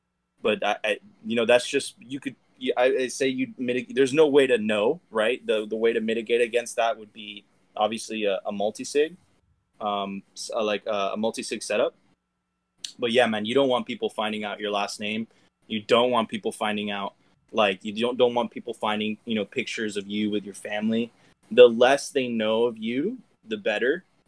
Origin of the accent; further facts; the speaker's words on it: Venezuela; I'm from Venezuela and, like, communism fucked up the whole country.